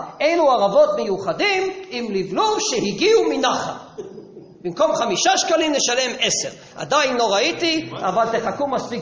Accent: United States; now in Israel; אני עליתי ארצה בשנת 88. אני גדלתי בעיר בארצות הברית, שהיום זה עיר ואם בישראל, אבל אז לא היה.

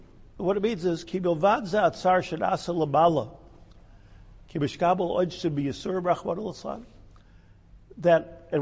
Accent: United States; when I grew up in America, like most of you, like, okay, that's over with, you know, we got past that.

